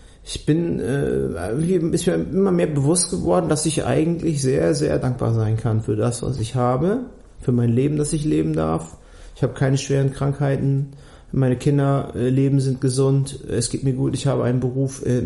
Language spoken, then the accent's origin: German; Munich, Bavaria, Germany; Und dann sind wir ja nach Bayern gezogen. Also ich bin ja in München groß geworden